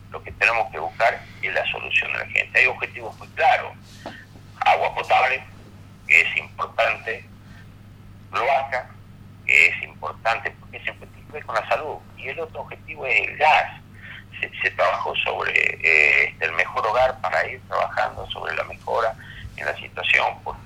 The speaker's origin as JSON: {"language": "Spanish", "region": "Tucumán", "country": "Argentina", "lives_now": "Buenos Aires, Argentina", "said": "Yo soy tucumano y la verdad que no me veo vivir para siempre en Buenos Aires."}